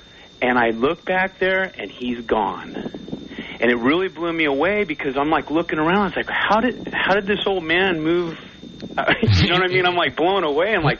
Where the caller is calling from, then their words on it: Bakersfield, California, United States; Bakersfield.